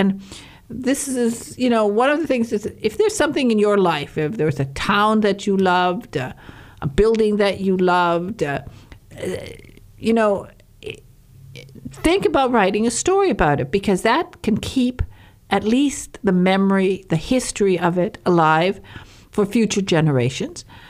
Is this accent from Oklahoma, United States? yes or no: no; Michigan, United States; I'm a Youper and I was born in the Northern Peninsula of Michigan.